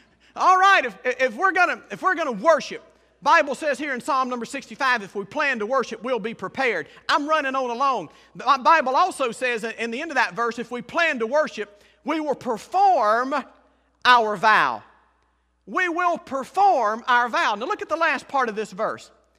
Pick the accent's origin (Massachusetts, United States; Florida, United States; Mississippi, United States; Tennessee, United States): Mississippi, United States; Liberty; You know, I come from South Mississippi. I told you that last time. And where we grew up is not far from where Jerry Clower and all the Ledbetters grew up. Route 4, Liberty, Mississippi.